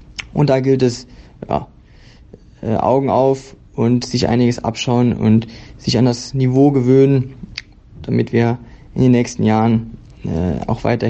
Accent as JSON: {"language": "German", "town": "Schmelz", "region": "Saarland", "country": "Germany", "tie": "born or raised there", "said": "Deswegen sind wir sehr stolz, dass Saarland bzw. unser Heimatdorf Schmelz auf der großen deutschen Futsalbühne vertreten zu dürfen."}